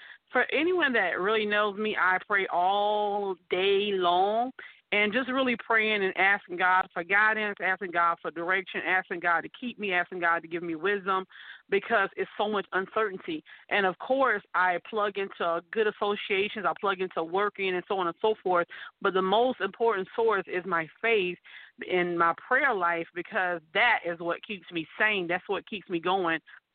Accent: South Carolina, United States; And then I came to my hometown, which is in South Carolina, where I was hiding away because at that time it was 30 cases.

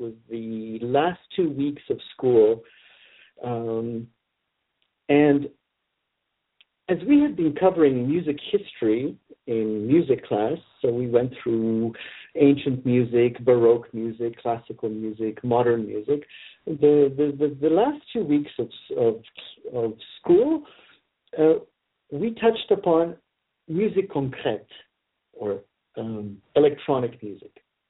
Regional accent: Toronto, Ontario, Canada; I grew up in Canada, and as a Canadian, we were very used to the multicultural society, first of all. I grew up in Toronto

